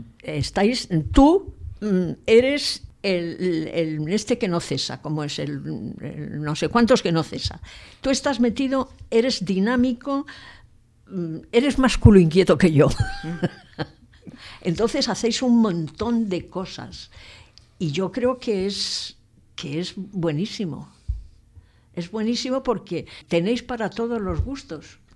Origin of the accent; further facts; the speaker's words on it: Soto del Real, Community of Madrid, Spain; para los que somos de Soto, pues va a ser mucha más gente que venga